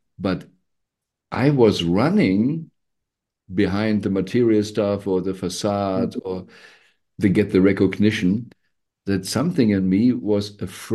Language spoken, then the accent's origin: English; Germany; I grew up in the Western world in Germany. I studied in Berlin, but I grew up in different other areas.